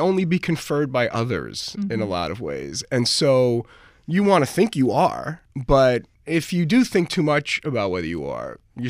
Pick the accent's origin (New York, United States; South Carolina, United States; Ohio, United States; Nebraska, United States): New York, United States; Brooklyn; I grew up in Brooklyn, New York in the 70s